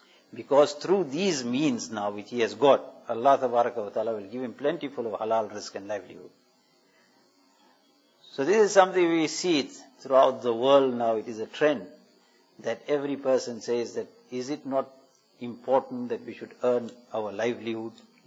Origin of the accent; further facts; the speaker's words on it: South Africa; I come from South Africa, you come from London